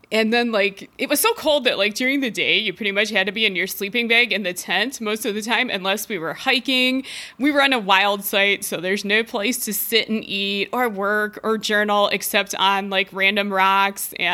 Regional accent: Colorado, United States; We're both from Colorado. We both backpack here.

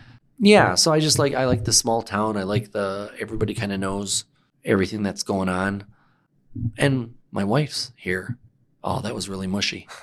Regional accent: Milwaukee, Wisconsin, United States; also born or lived in Tampa; Okay, I grew up in Milwaukee, then Tampa, then Milwaukee. So big cities compared where, you know people, but you don't know all your neighbors.

